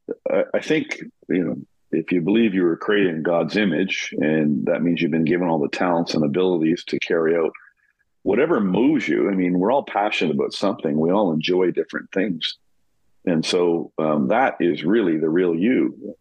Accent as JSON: {"language": "English", "country": "Canada", "tie": "born or raised there", "said": "I'm born and raised in Canada. I divide my time between Canada and New York"}